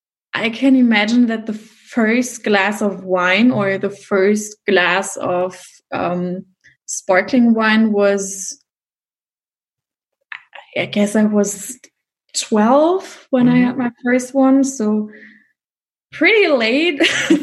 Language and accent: English; Rhineland-Palatinate, Germany; I come from the Mosel region. It was also about wine.